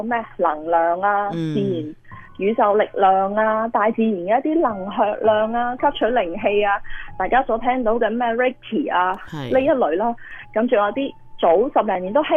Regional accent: China; 以前我哋中国人古代咧，大家都可能有印象

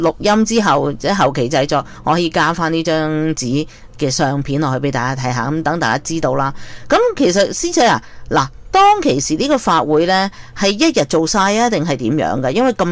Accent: Hong Kong; 因为其实似乎又真係我哋香港人呢，或者而家国内嘅朋友好多都走去一啲

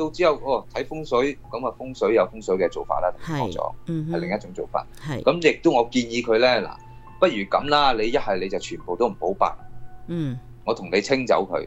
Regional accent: Guangdong, China; 我唔知道我哋广东人咧，尤其是咧就好兴就拜到满天神佛嘅

